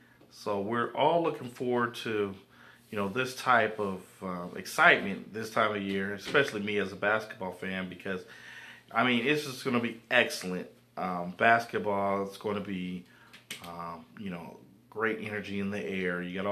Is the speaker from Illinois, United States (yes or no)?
yes; Peoria, Illinois, United States; I'm from Peoria, Illinois. I went to school at Peoria High School, same school that Sean Livingston went